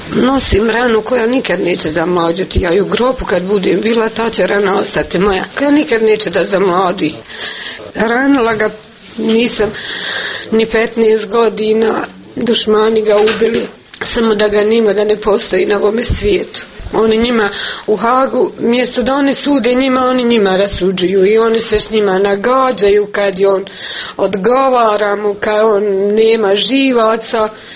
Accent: Konjević Polje, Republika Srpska, Bosnia & Herzegovina; Rodom sam od Konjević polja u Glogovoj sam bila udata.

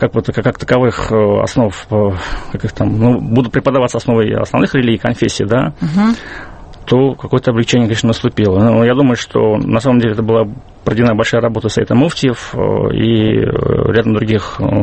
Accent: Ural, Russia; born there; Потому что я сам родился не в Москве, в далекой татарской уральской деревне.

